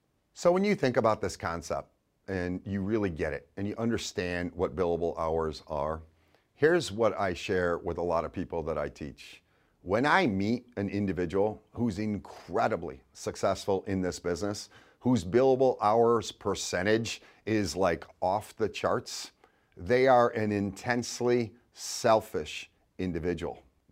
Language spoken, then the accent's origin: English; Chicago, Illinois, United States; Now, I'm from Chicago. When I was a rep, I was in downtown Chicago.